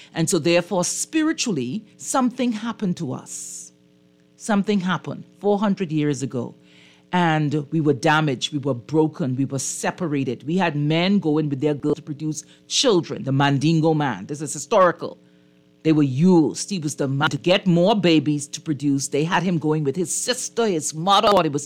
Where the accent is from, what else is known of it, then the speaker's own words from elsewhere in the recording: Fox Hill, New Providence, Bahamas; I'm a big fat black woman from Foxhill. And I can tell you who I am from the Yoruba tribe.